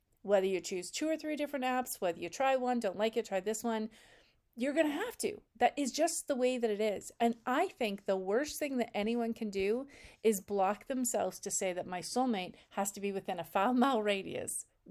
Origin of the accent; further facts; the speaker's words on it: the South, United States; accent: Southern; If you're from the South, I'm sorry for my cheesy accent, but it just is, I hear it all the time, all the time.